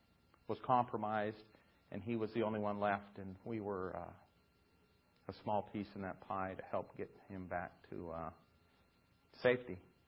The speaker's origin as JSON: {"language": "English", "town": "Logan", "region": "Utah", "country": "United States", "tie": "born or raised there", "lives_now": "Tempe, United States", "said": "So I was born and raised in Logan, Utah, in the Rockies, and did ROTC at Arizona State University."}